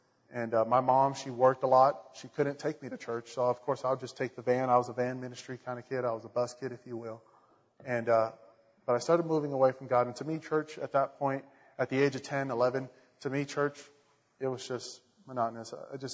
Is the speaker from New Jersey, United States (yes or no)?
no; Grand Prairie, Texas, United States; I grew up and I started growing up in Trinity Baptist Church in Grand Prairie, Texas.